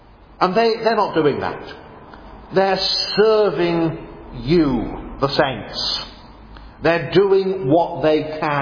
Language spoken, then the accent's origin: English; England, United Kingdom; Now we don't, now we're English, we don't do that kind of thing.